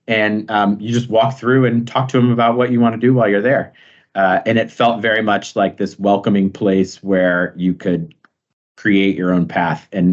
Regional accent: Columbus, Ohio, United States; now in Cincinnati, United States; In Columbus, Ohio.

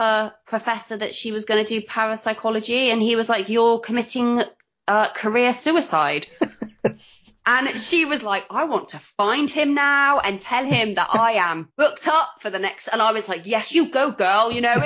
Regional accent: Bristol, South West England, United Kingdom; I'm like a freaking Vicky Pollard on steroids because I'm from Bristol and I'm just like, yeah, thank you.

